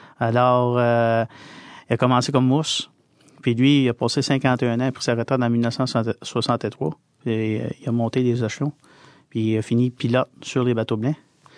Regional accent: Montreal, Quebec, Canada; born there; Je suis né à Montréal parce que je suis né dans un hôpital.

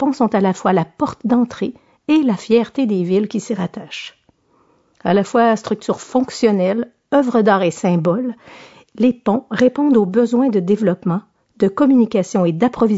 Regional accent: Lévis, Quebec, Canada; le seul lien solide qui unissait ma ville natale, Lévis, à celle de Québec

